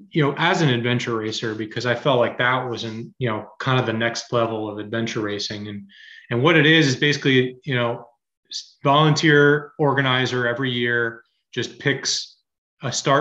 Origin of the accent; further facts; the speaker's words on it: New Jersey, United States; And I said, hey, I'm from New Jersey and I want to do the Alaska Mountain Wilderness Classic.